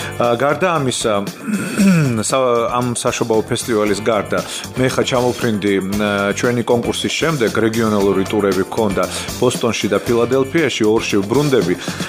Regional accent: Kutaisi, Imereti, Georgia; ჩემს მშობლიურ ქალაქში ქუთაისში საოპერო ფესტივალის ჩატარება

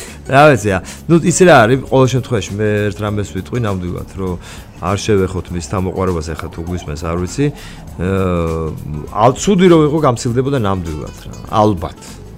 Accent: Tbilisi, Georgia; ხო, ნახალოკაში, ნახალოკაში გავიზარდე და იქა პატარები ვიყავით კაც.

